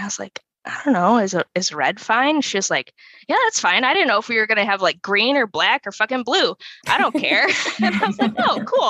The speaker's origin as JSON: {"language": "English", "region": "Michigan", "country": "United States", "said": "I mean, I'm from Michigan where, you know, we have lakes everywhere. I always grew up going to lakes because we don't have oceans."}